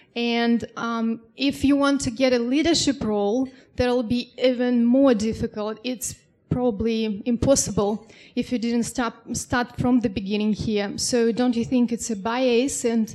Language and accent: English; Russia; English is a second language; moved away as an adult; now in New Zealand; I'm from Russia. I have a lot of friends who came here to New Zealand from my country